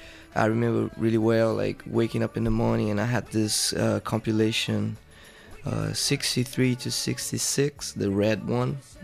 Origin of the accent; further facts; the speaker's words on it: Brazil; I'm a musician, I'm a songwriter, guitar player, vocalist, and I live in Brazil. I'm from Brazil